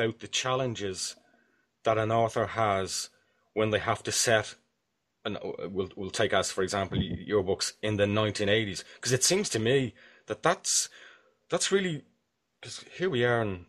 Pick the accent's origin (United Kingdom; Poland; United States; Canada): United Kingdom; my book is in British English because I'm a British citizen